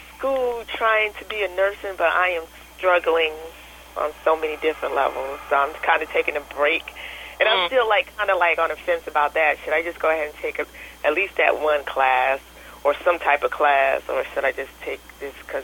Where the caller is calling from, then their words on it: North Carolina, United States; from North Carolina.